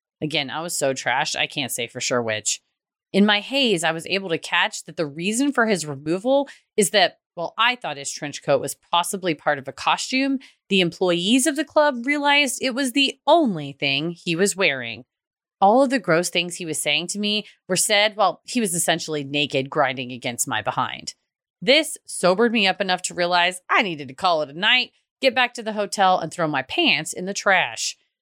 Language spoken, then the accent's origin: English; Canada; Plus, I'm Canadian, so I basically apologize for being a nuisance